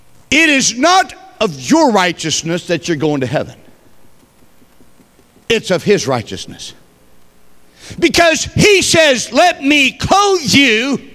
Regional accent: Chattanooga, Tennessee, United States; born there; I was born in Chattanooga, Tennessee.

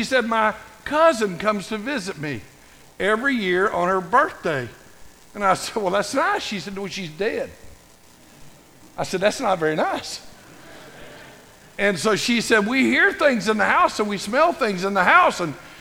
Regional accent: Tennessee, United States; I'm from Tennessee.

